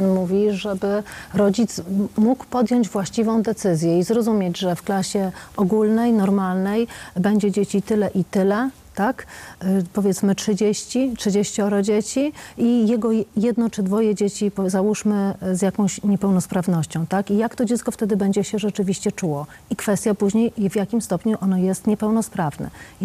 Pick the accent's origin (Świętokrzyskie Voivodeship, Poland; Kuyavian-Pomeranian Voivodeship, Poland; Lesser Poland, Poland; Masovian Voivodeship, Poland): Kuyavian-Pomeranian Voivodeship, Poland; Radziejów; bo ja jestem z podwórka tutaj kujawskiego, tak, bo jestem z Radziejowa